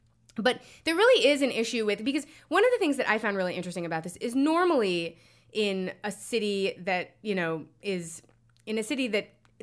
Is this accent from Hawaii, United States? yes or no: no; Texas, United States; I feel like one thing that as a Texan I would be thinking about